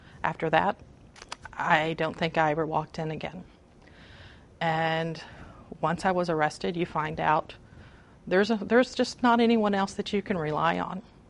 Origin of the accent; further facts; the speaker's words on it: Fort Worth, Texas, United States; I was in Galveston. I grew up in Fort Worth.